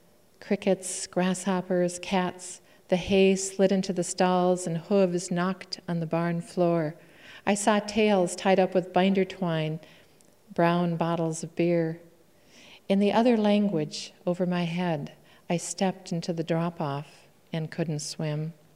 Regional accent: Duluth, Minnesota, United States; also born or lived in Iron Range; I'm from Duluth, via the Iron Range in Minnesota.

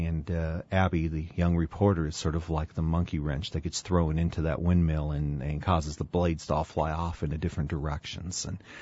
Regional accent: Wisconsin, United States; to stay away from Wisconsin because I didn't want people thinking that this was a book about where I grew up in Wisconsin.

